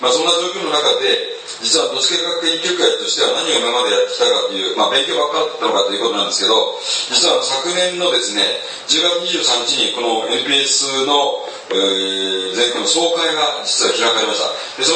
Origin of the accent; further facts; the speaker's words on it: Nagano, Japan; 私の地元の長野国際交流センター